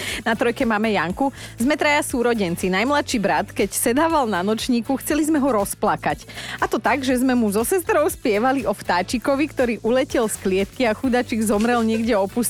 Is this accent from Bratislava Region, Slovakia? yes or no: no; Borovce, Trnava Region, Slovakia; My u nás v Borovciach sme to aj akože normálne len tak zo zabavy.